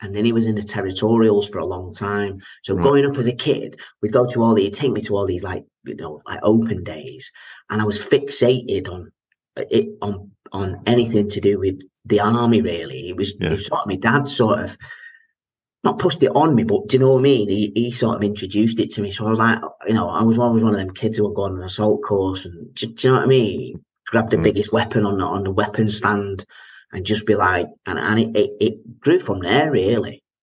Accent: Bolton, North West England, United Kingdom; I grew up in Bolton originally.

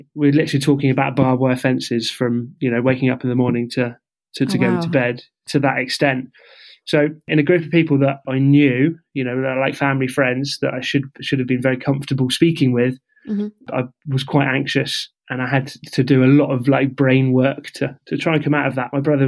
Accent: United Kingdom; now in Australia; So the Australian visa was pretty easy to get as a Brit.

